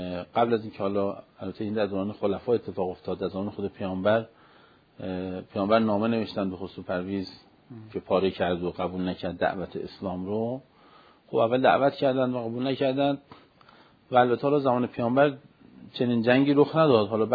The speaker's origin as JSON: {"language": "Persian", "country": "Iran", "said": "از لحاظ جغرافیایی و نژادی ما ایرانی هستیم و از لحاظ اعتقادی و مذهبی مسلمان یا شیعه هستیم"}